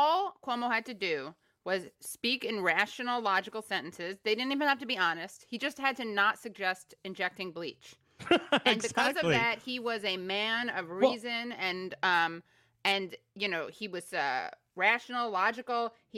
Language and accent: English; New York, United States; Now, I'm a New Yorker, and Maria, everyone say hi to Maria and Brad behind the scenes right now.